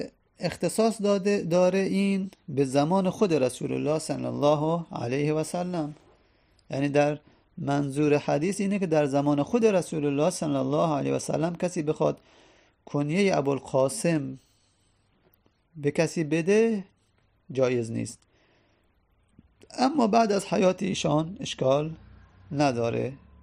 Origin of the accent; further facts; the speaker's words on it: Iran; از قزوین، خب یکی از شهرهای ایران که معروفه دیگه، ما که ایرانی هستیم